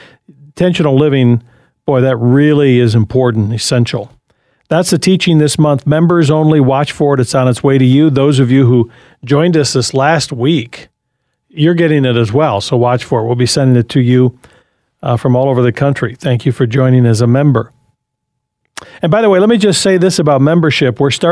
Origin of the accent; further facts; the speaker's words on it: Michigan, United States; I grew up in Michigan, and the fences weren't as common in Michigan neighborhoods as they are in, let's say, Arizona neighborhoods.